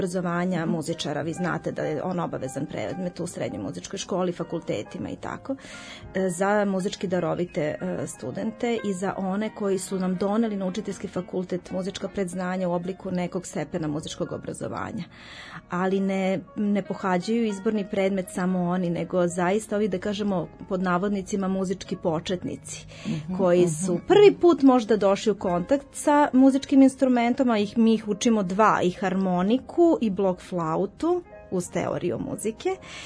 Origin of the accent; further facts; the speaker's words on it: Serbia; Kod nas u Srbiji je takođe kamerna muzika prisutna.